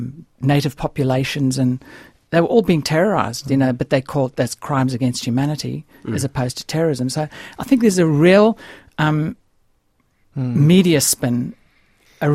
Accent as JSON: {"language": "English", "country": "South Africa", "tie": "born or raised there", "said": "when I was growing up in South Africa, when I was at school"}